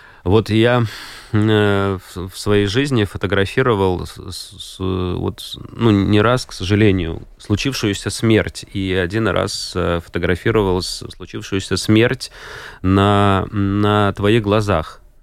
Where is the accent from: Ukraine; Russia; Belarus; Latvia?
Latvia; и я фотограф из Латвии.